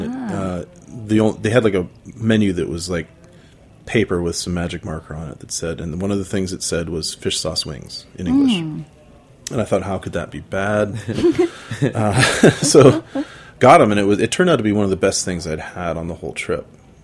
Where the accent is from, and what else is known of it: United States